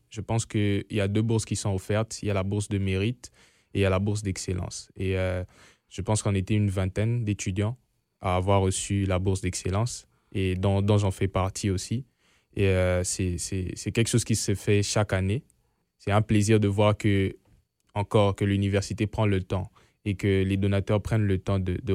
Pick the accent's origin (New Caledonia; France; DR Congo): DR Congo; now in Winnipeg, Canada; Ça va faire 2 ans et quelques mois que je suis ici pour les études. Je viens de la République démocratique du Congo, comme vous l'avez dit. Et je suis arrivé directement ici à Winnipeg.